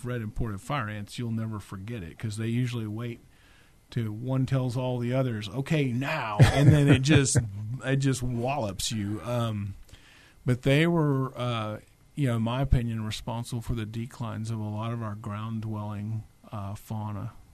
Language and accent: English; Texas, United States; because I grew up right outside of Fort Cavazos. They moved through our ranch in 1982